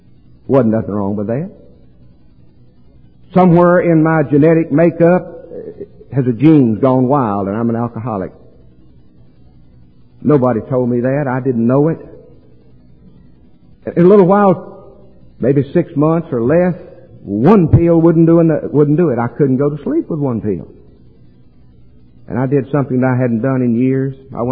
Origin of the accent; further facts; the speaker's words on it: Kannapolis, North Carolina, United States; Now, my little hometown of Kannapolis, North Carolina, railroad tracks run right down through the middle of it.